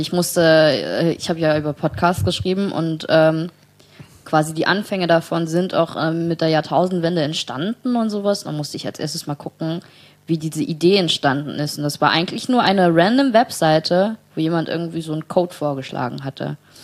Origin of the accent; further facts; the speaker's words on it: Saarland, Germany; Gut, aber ich komme ja auch aus dem Saarland.